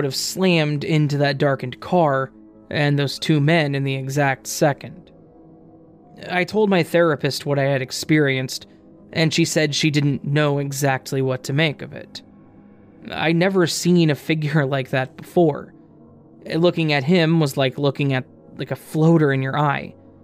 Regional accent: Pittsburgh, Pennsylvania, United States; I remember telling her my name and that I was from Pittsburgh

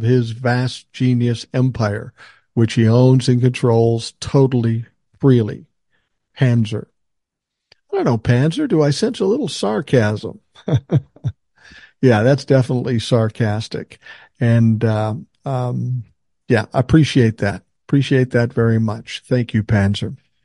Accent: Washington, United States; I am born and raised in Washington State. So, of course, Western Washington is deeply blue where I live

